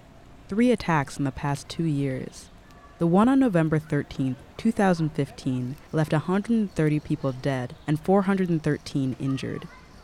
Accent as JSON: {"language": "English", "country": "United States", "tie": "born or raised there", "said": "diverse in a different way than I experienced growing up in the United States"}